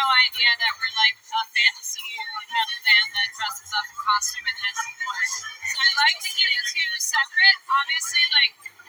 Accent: New York City, New York, United States; We're from New York City, baby.

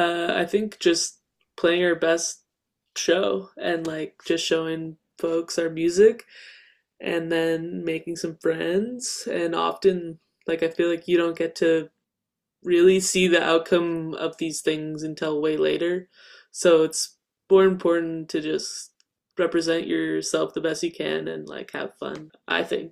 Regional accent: St. John's, Newfoundland and Labrador, Canada; And I met Misha in St. John's, my hometown, when they came through with their old band.

